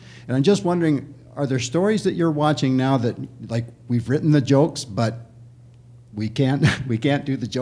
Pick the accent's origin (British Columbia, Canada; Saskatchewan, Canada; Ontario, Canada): Ontario, Canada; Peterborough; Great discussion, guys. … I'm down here from Peterborough.